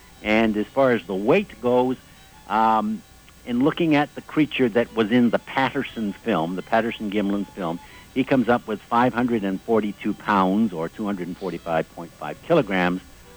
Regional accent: Burnaby, British Columbia, Canada; I'm from Burnaby, British Columbia, which is just outside of Vancouver.

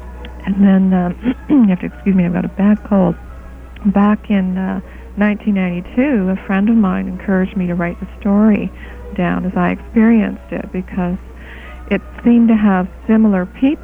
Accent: Quebec, Canada; I'm not of British descent at all. My mother is actually of Austrian descent. I grew up in Quebec, actually, mm-hmm. French-Canadian Quebec.

